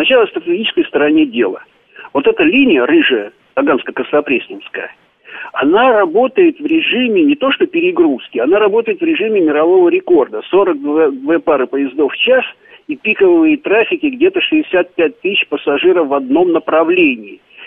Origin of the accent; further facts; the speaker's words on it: Moscow, Russia; Мы делаем там, мы, как москвичи, да, или там московское правительство